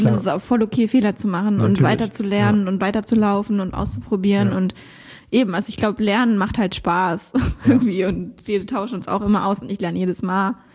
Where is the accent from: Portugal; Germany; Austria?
Germany; Konstanz, Baden-Württemberg; oder halt in meiner alten Heimat Konstanz.